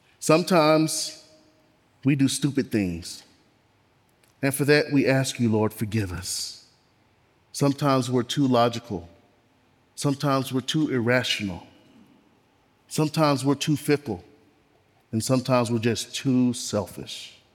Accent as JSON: {"language": "English", "region": "the South", "country": "United States", "tie": "born or raised there", "said": "I grew up in the South. I'm a young black man."}